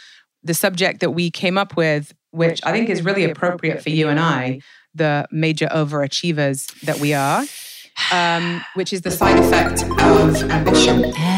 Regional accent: England, United Kingdom; I'm from England where it rains 362 days a year.

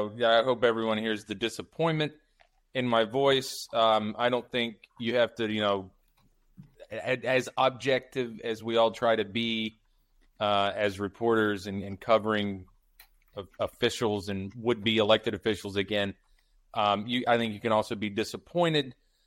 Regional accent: the South, United States; Brian, you and I, as we say here just about every week, we grew up in the South

